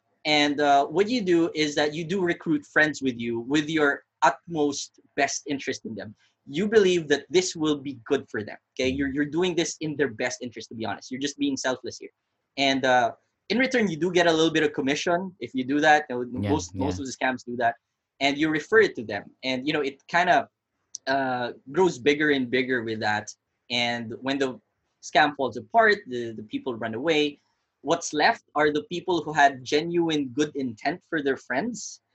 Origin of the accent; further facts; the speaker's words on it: Philippines; it's very easy to, you know, to fall into these things as a, you know, as a Filipino